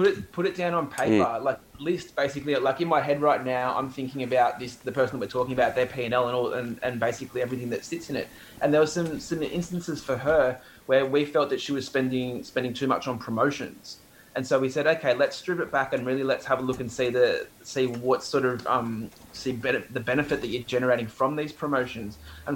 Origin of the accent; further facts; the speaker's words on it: Cronulla, New South Wales, Australia; now in Gold Coast, Australia; I grew up down in Cronulla, so I'm familiar with the geographic lay.